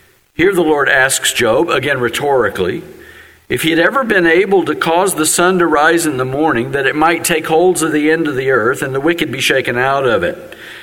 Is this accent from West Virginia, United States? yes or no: yes; West Virginia, United States; There are no more beautiful mountains than in the Mountain State, my home state of West Virginia.